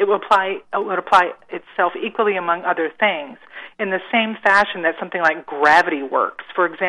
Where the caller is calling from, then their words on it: Cabo San Lucas, Baja California Sur, Mexico; I am calling from Mexico.